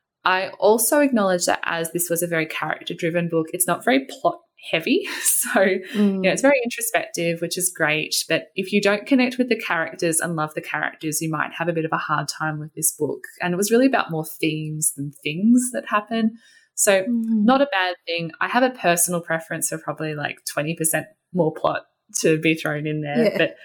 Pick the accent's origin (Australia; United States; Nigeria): Australia; born there; My parents were both born in Australia. I was born in Australia, and I'm not a visible minority.